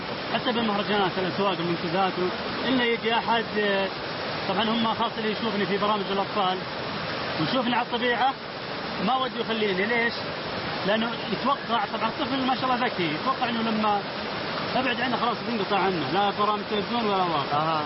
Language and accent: Arabic; Hail, Hail Province, Saudi Arabia; مدينة حايل، لأني طبعا من مواليد مدينة حايل.